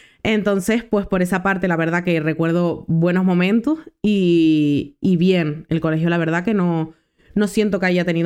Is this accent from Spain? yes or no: yes; Tenerife, Canary Islands, Spain; yo soy de la isla de Tenerife, nací aquí, llevo toda mi vida en Tenerife